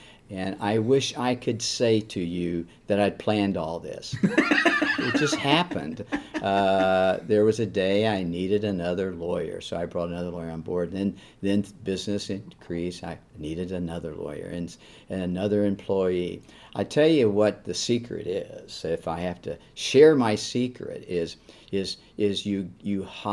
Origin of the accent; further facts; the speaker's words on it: Jeffersonville, Indiana, United States; And so I'm from the Jeffersonville-Clarksville area.